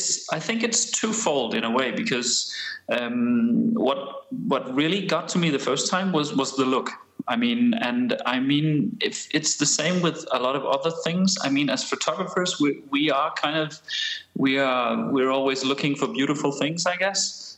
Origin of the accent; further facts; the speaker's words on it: Aarhus, Central Denmark Region, Denmark; a camera store here in my hometown of Aarhus in Denmark